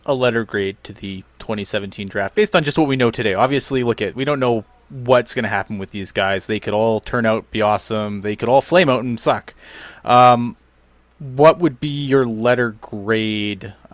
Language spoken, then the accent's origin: English; Canada; For as a Canadian